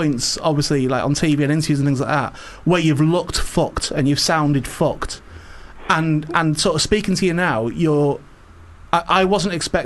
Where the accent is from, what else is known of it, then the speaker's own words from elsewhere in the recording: St Helens, North West England, United Kingdom; I was in my teens when … sort of broke and when the whole Manchester scene broke, and I'm from St Helen, so I'm relatively nearby